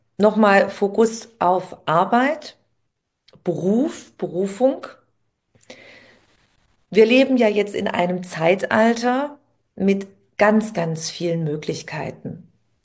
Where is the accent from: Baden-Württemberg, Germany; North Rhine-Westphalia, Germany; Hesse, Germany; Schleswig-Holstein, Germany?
Baden-Württemberg, Germany